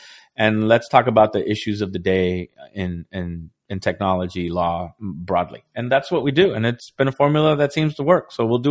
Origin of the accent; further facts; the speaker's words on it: Florida, United States; I grew up in South Florida on the edge of the Everglades. I spent most of my early childhood outside in the bush, mm-hmm. in the swamp.